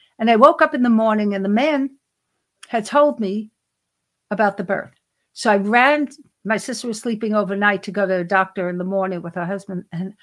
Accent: Brooklyn, New York, United States; I grew up in Brooklyn.

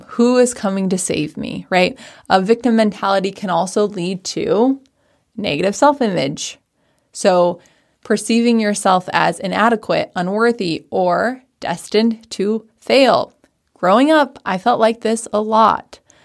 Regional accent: Washington, United States; I grew up in Washington State, and they had a little farm in Arlington

